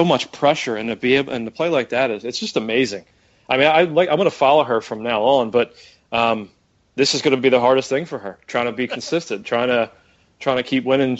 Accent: United States; And it's frustrating because I'm American, she's American. I'm always going to root for America

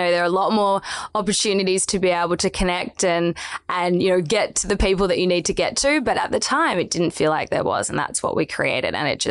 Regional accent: Melbourne, Victoria, Australia; now in Sydney, Australia; I'm a Melbourne girl. Wow. I made the leap to Sydney about 18 months ago.

